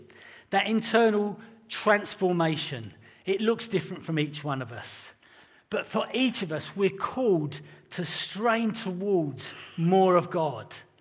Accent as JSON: {"language": "English", "region": "England", "country": "United Kingdom", "said": "I'm English, not a surprise to you, and I display certain characteristics that indicate this."}